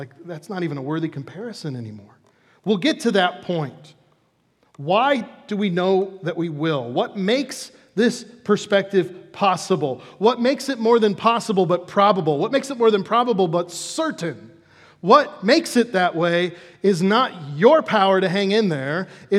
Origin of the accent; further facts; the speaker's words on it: Chicago, Illinois, United States; I mean, I grew up in Chicago. I'm a skeptic, right?